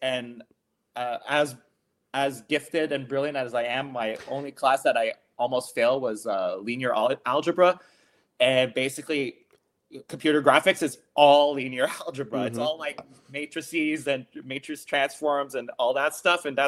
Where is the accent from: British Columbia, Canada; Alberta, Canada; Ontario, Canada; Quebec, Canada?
Quebec, Canada; Montreal; first of all, I'm from Montreal.